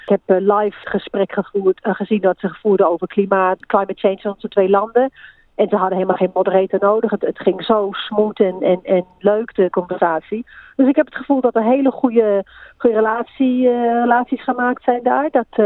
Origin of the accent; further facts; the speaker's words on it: Netherlands; now in New Zealand; En we wilden eigenlijk een beetje vertellen wat het is om als een Nederlander in Nieuw-Zeeland te zijn en in onze hoedanigheid de verschillende beroepen en functies die we uitoefenen. En hoe Nederlands we ons eigenlijk nog voelen.